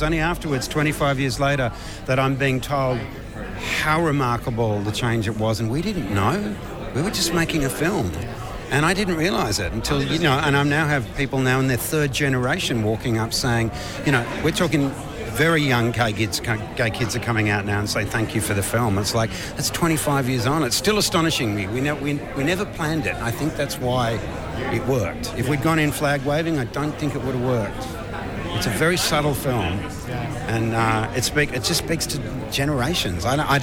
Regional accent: Australia; it's been an embarrassment worldwide to be Australian. I just have been cringing and changing my accent sometimes because the rest of the world have been laughing at us.

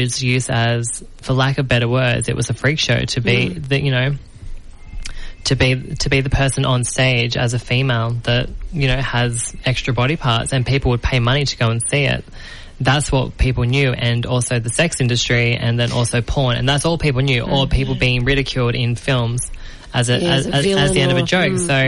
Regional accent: Sydney, New South Wales, Australia; now in Melbourne, Australia; So I'm from Sydney originally

